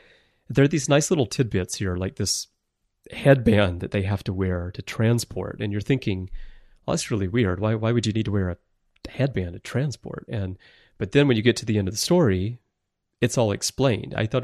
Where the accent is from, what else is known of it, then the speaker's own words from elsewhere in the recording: United States; moved away as an adult; now in Japan; There's a great contrast for me being American, growing up in America, but then living most of my adult life in Japan